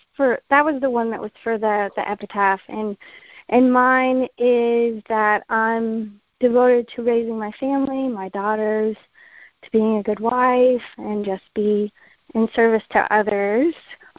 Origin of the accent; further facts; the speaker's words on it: Raleigh, North Carolina, United States; I'm from Raleigh, North Carolina.